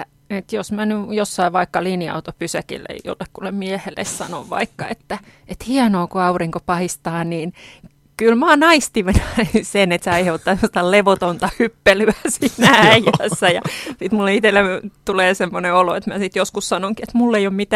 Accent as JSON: {"language": "Finnish", "town": "Hämeenlinna", "region": "Kanta-Häme", "country": "Finland", "tie": "born or raised there", "also_born_or_lived": "United States", "said": "mä olin 24, kun mä tulin takaisin Suomeen ja mä olin ollut USA:ssa 5 vuotta ja palasin kotikaupunkiini Hämeenlinnaan"}